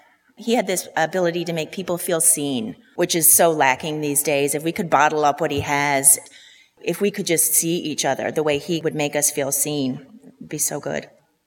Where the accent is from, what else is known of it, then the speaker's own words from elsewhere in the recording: Newfoundland and Labrador, Canada; because I'm not a Texan. I'm a proud Newfoundlander as he was